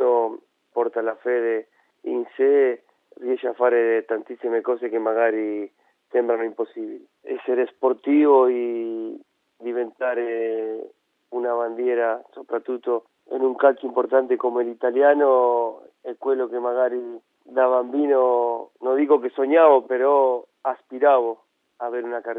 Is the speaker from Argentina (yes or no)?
yes; Argentina; come argentino sono felicissimo, emozionato di poter essere rappresentato da un Papa come Papa Francesco.